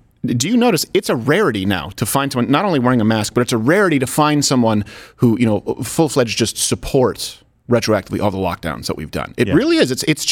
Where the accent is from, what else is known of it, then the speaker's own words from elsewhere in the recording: Canada; When I was growing up in Canada